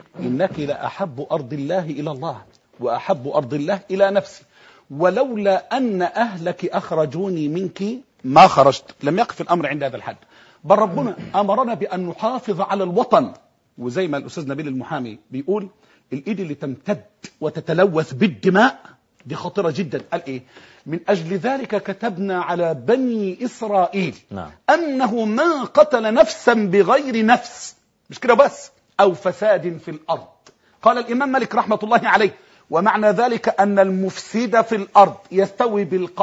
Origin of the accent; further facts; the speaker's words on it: Egypt; أنا وسعادة البابا وسعادة الأستاذ نبيل عشنا على أرض مصر، ترعرعنا عليه، عشنا تحت سمائه